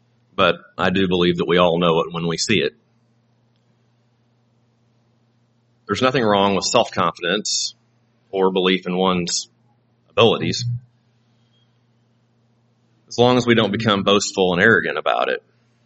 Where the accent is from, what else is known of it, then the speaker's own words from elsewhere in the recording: Missouri, United States; I suppose if you're an Iowa farmer, you're probably walking by or around barns, But I'm from Missouri, so I was walking by a shed.